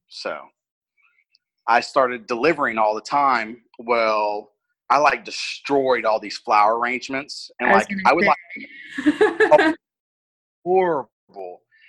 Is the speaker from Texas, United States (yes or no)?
yes; Texas, United States; also born or lived in Houston; I'm from Houston, but when I was upper middle school, my mom and my stepdad moved me to South Texas. Mm-hmm. So that's kind of where I kind of grew up.